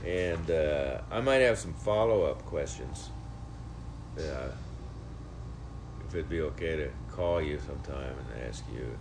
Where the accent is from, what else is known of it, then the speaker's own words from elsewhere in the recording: Kansas, United States; you know, I'm from Kansas